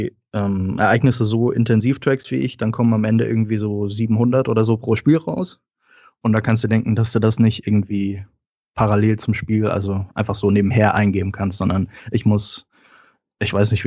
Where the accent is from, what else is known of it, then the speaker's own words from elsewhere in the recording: Heidelberg, Baden-Württemberg, Germany; Also ich komme aus Heidelberg, also natürlich mit Bezug zu Mannheim.